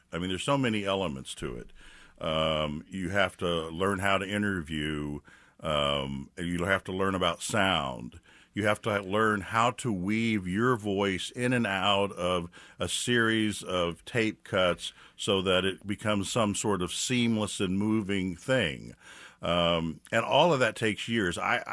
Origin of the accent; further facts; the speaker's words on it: Austin, Texas, United States; also born or lived in New York City; It appeared on WNYC, and I packed up and moved back to Austin, which is my hometown. It had been my plan. I knew I could never live in New York City on a freelancer's salary.